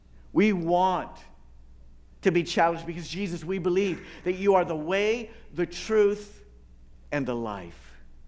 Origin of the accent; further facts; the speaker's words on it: Acton, Indiana, United States; I grew up in Acton, Indiana, at the time, a small farming town down near Shelbyville.